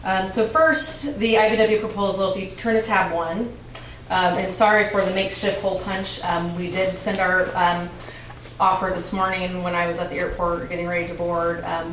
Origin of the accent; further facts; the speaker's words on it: Anchorage, Alaska, United States; I was born and raised in Alaska. I was born in a small fishing town, grew up in Anchorage.